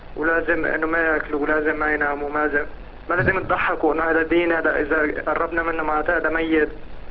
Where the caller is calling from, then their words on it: Saudi Arabia; أنا من السعودية